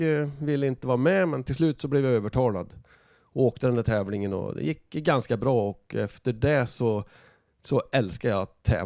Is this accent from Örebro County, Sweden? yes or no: yes; Hällefors, Örebro County, Sweden; Det gränsar till alla möjliga distrikt. Så att när jag var yngre så hade de svårt att ha koll på vart jag kom ifrån. Om jag var värmlänning eller om jag var från Närke eller västmanlänning eller rent av från Dalarna.